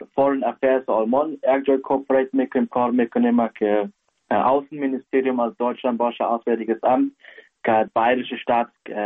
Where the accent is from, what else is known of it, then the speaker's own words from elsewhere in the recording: Kabul, Afghanistan; now in Germany; از کابل هستم. پدر جانم که مادر جان مردوشان از کابل هست، پدر کلانای ما از کابل هست.